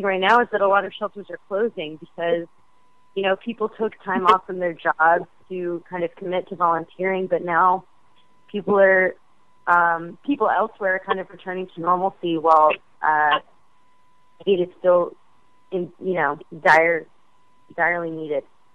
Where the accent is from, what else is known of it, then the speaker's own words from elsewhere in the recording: New Orleans, Louisiana, United States; I was first involved in the relief efforts just by, I'm from New Orleans.